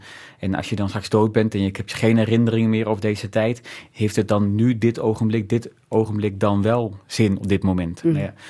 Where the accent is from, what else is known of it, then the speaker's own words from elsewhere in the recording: Groningen, Netherlands; toen ik als jongeling bij het NNT in Groningen, waar ik vandaan kom, speelde.